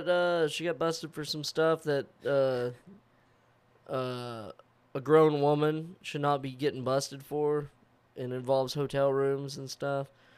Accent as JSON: {"language": "English", "town": "Rockport", "region": "Texas", "country": "United States", "tie": "born or raised there", "also_born_or_lived": "Amarillo", "said": "We moved from Amarillo down to. Rockport, Texas"}